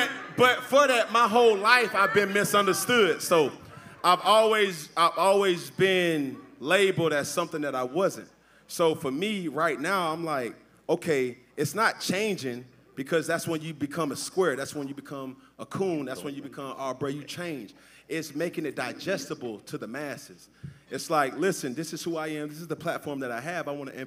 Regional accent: Atlanta, Georgia, United States; Like, I'm from Atlanta, Georgia. I say that shit proudly.

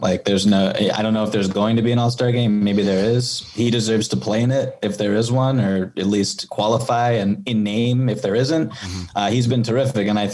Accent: Boston, Massachusetts, United States; and I'm from Boston, so I'm very familiar with Gordon

